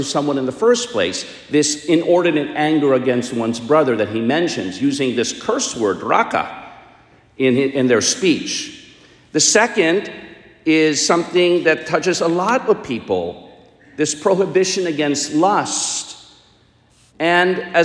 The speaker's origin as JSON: {"language": "English", "country": "United States", "said": "Being an American, I could go either way."}